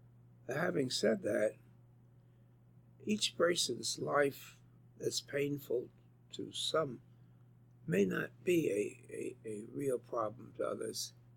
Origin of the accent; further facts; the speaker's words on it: New York, United States; I'm so proud of being a New Yorker.